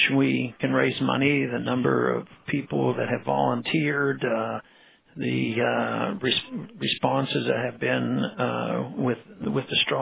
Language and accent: English; Texas, United States; I don't know, being a Texan makes much difference